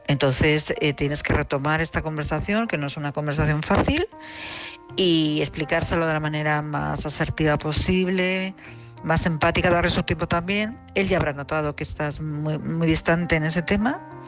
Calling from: Madrid, Community of Madrid, Spain; de Madrid.

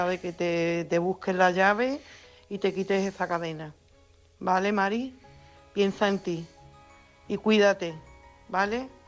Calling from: Coria, Extremadura, Spain

